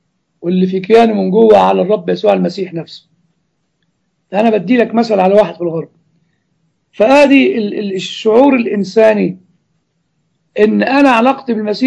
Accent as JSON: {"language": "Arabic", "country": "Germany", "second_language": "Arabic", "said": "أنا راجل ألماني يعني"}